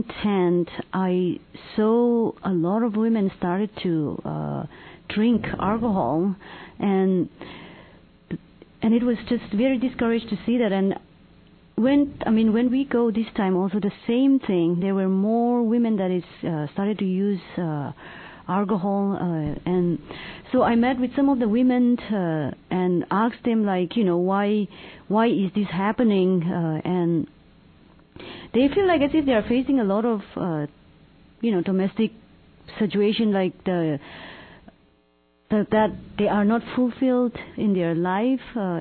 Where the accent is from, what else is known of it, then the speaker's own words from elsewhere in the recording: Ukhrul, Manipur, India; English is a second language; Like, one of the things that I really miss in Ukhrul is, in my hometown, is that that I can go visit anyone without emailing them or calling them on the phone and make an appointment